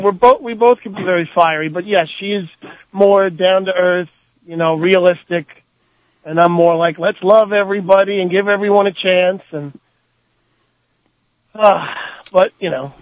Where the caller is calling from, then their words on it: Paramus, New Jersey, United States; Hi, Armand. … I'm from Paramus, New Jersey.